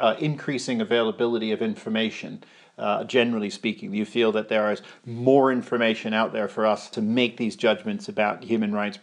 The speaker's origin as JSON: {"language": "English", "region": "Pennsylvania", "country": "United States", "tie": "born or raised there", "said": "It's interesting because I grew up in Pennsylvania, so I feel a personal connection this evening."}